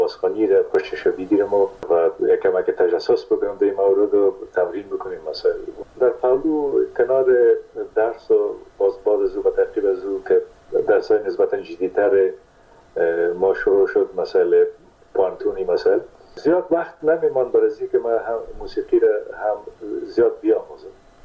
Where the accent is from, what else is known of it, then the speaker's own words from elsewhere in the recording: Kunduz, Afghanistan; born there; در قندس در اون زمانی که ما به دنیا آمدم، پدرم در اسپینزر قندس مصروف ایفای وظیفه بوده و در اون زمان البته تا سنای 3 سالگی را ما در قندس بودیم، مکتب نرفتیم در قندس،